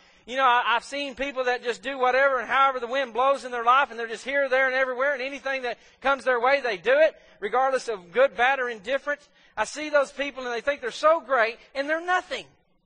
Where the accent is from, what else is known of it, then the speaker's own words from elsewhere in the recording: Corinth, Mississippi, United States; I grew up in Corinth, Mississippi. I had trees in my yard that three people couldn't hold hands and get around.